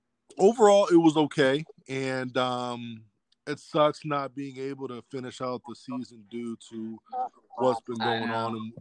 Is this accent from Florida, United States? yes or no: no; Sterling, Virginia, United States; So I'm from Sterling, Virginia. If you've heard the term DMV, D.C., Maryland, Virginia, that's it.